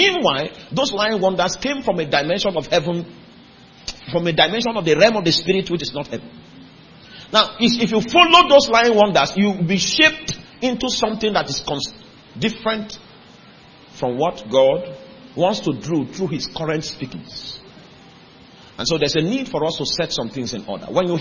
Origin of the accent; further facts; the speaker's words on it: Lagos, Nigeria; Let me tell you where I'm coming from. I'm coming from Lagos. The name of the place where I'm coming from is called Lagos.